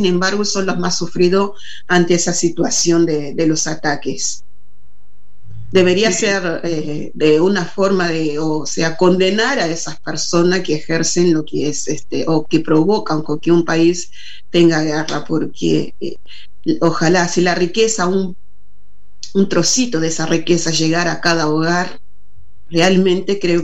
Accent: Uruguay; also born or lived in Angola; Ya ahora a esa altura soy mitad y mitad. Mitad angolana, mitad uruguaya. He crecido mucho más en Uruguay que en Angola.

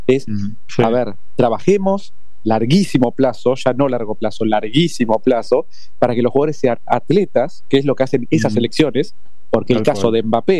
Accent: Argentina; cada 4 años somos más argentinos que nunca

